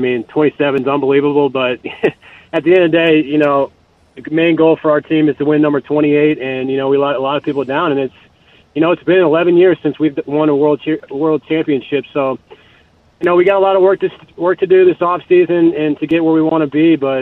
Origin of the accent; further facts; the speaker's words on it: St. Louis, Missouri, United States; because I'm from St. Louis